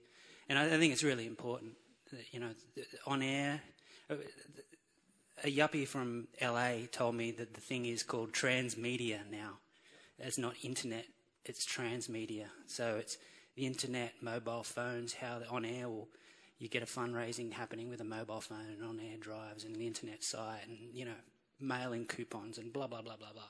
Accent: Australia; now in Berkeley, United States; I'm an Australian student. I live in Berkeley with my wife and son.

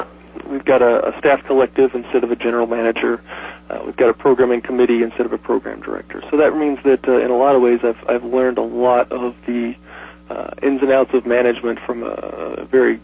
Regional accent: West Virginia, United States; So anyway, I grew up in West Virginia, and I've been doing some independent media projects since I was 10 years old

